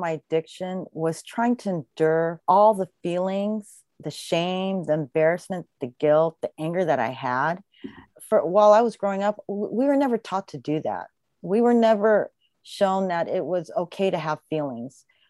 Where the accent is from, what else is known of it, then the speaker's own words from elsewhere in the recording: Philippines; And being Asian, it was so instilled, or being Filipino, it was so instilled to have education as your priority.